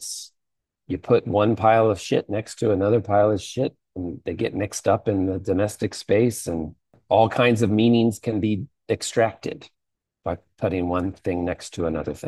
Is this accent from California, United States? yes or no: no; Louisville, Kentucky, United States; And I got my first sort of adjunct teaching job at University of Louisville. So we went back to my hometown where my folks were